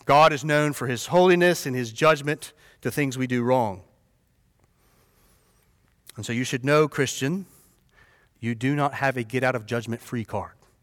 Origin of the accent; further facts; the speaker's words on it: United States; born there; I'm an American. I was born in America. It's sort of the culture I learned.